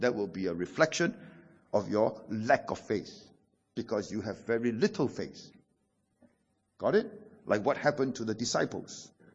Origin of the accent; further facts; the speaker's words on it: Singapore; Because I'm Singaporean Chinese. Maybe Aussie Chinese are a little bit more, you know, westernized than us. I'm more Chinese.